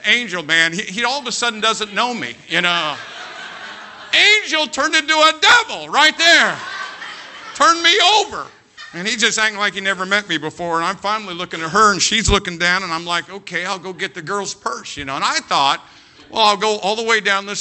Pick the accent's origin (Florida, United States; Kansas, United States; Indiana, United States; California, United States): Indiana, United States; Jacksonville; here I am brand new from Jacksonville, Indiana.